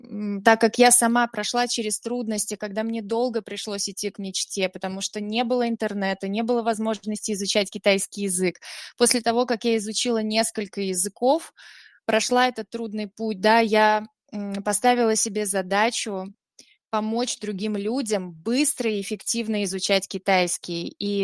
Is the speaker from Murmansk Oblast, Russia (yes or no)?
yes; Snezhnogorsk, Murmansk Oblast, Russia; now in Saint Petersburg, Russia; я росла в Мурманской области, в Снежногорске.